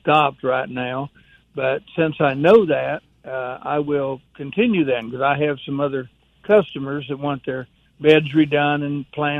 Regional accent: Iowa, United States; moved away; Well, I moved down to the south from Iowa about 2 years ago.

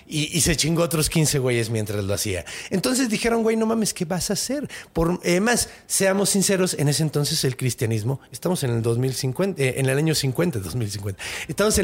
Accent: Mexico; los franceses, como los mexicanos, nos comemos lo que sea.

